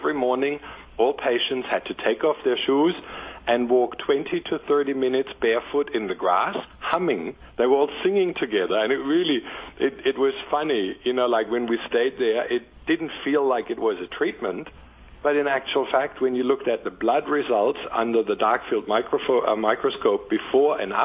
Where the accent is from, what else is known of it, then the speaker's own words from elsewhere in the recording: Denmark; English is a second language; I came from Denmark